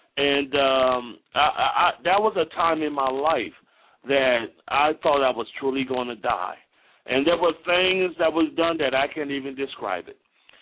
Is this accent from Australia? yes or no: no; Liberia; I'm the son of a former chief of police, and I'm from Liberia, West Africa.